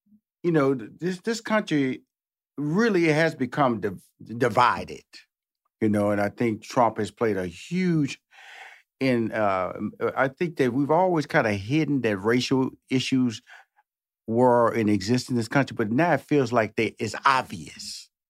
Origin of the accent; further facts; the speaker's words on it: Houston, Texas, United States; I'm from Houston, Texas. So I claim all parts. So you have to go through East Texas to get to my hometown of Houston, Texas.